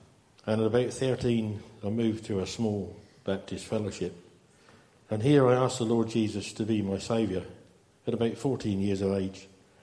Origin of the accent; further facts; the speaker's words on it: South East England, United Kingdom; I was raised on Romney Marsh in the southeast corner of Kent. The English call it the cold corner.